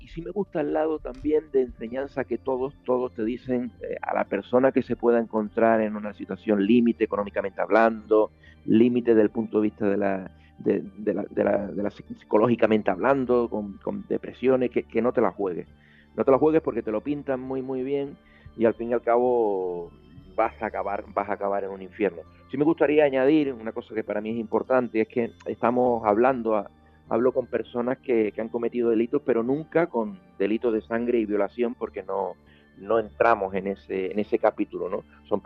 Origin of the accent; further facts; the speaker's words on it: Canary Islands, Spain; en Andalucía, yo, bueno, soy canario, pero me siento andaluz, muchos años viviendo aquí